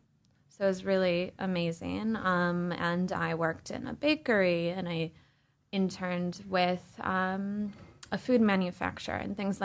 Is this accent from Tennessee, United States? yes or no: no; Detroit, Michigan, United States; I'm from Michigan. I grew up in the suburbs of Detroit with a super close-knit family.